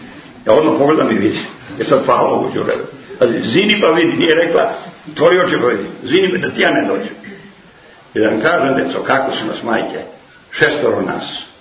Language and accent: Serbian; Greece; Serbian is a second language; I jadni Rusi kad dođe da traži blagoslov ja ovako kao Grk, on stane, neće. On čeka da ga ja blagoslovim. A mi Grci samo dajemo ruke.